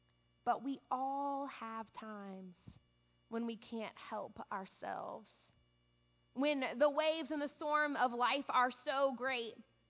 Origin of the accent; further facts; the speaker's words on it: New Orleans, Louisiana, United States; Many of you know that I'm from New Orleans, and I was still in high school when Hurricane Katrina hit